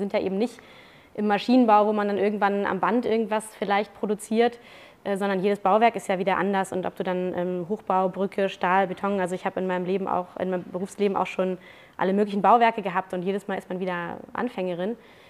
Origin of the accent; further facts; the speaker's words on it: Braunschweig, Lower Saxony, Germany; ich komme aus Braunschweig. Und Braunschweig ist Autostadt.